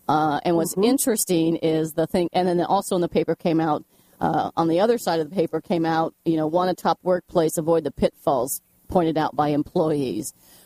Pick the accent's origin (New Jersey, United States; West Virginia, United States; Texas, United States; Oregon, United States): West Virginia, United States; Wheeling; born there; So I was born in Wheeling, West by God, Virginia.